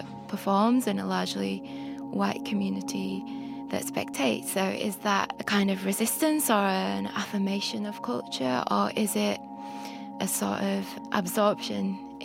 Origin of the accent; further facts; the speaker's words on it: Huddersfield, Yorkshire and the Humber, United Kingdom; gone to carnivals in Yorkshire, where I grew up in Huddersfield, since I was a child.